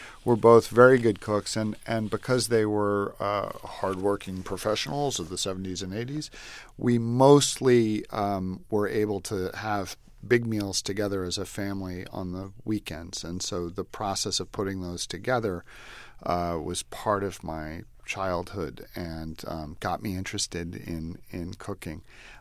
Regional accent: New York City, New York, United States; Well, you know, I grew up in New York City, which is an amazing place to grow up if you're interested in food

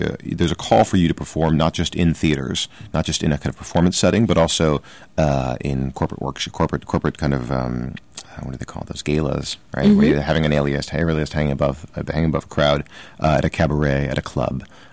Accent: St. Louis, Missouri, United States; I feel like I grew up in the middle of America. I grew up in St. Louis.

